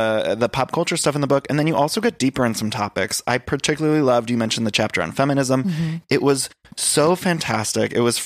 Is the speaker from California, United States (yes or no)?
no; Solon, Ohio, United States; Right. Yeah. I was right in Solon, which I was looking up.